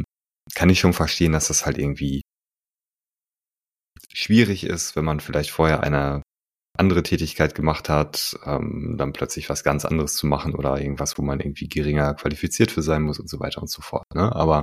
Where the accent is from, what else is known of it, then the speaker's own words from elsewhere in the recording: North Rhine-Westphalia, Germany; also ich komme aus NRW